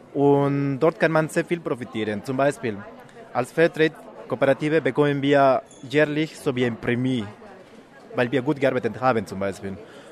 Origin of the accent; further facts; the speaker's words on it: Bolivia; German is a second language; In verschiedenen Ländern, ich komme aus Bolivien